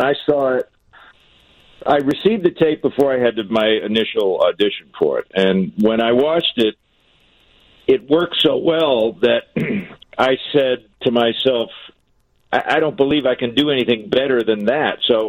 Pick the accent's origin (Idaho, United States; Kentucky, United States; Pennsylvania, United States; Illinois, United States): Illinois, United States; Rolling Meadows; also born or lived in Park Ridge; I'm from Rolling Meadows.